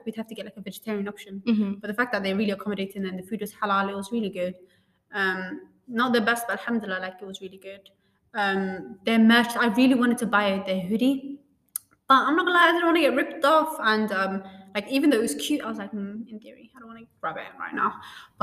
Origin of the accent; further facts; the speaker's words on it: United Kingdom; Like, I'm British.